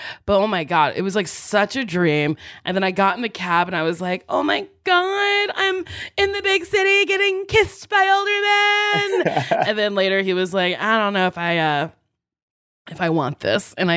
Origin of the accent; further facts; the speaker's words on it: London, United Kingdom; But yeah, we just were like, yes, we're from England. People be like, where? I'd be like, London.